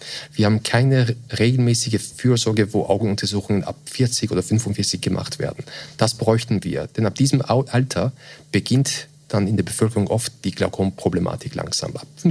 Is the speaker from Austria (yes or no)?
yes; Vienna, Austria; moved away as an adult; now in Switzerland; ich bin zwar gebürtiger Wiener, Österreicher, aber meine Eltern sind beide Perser aus dem Iran. Ich bin in Wien aufgewachsen, habe mein Medizinstudium in Wien begonnen und dann aber in Lausanne, die Schweiz, beendet.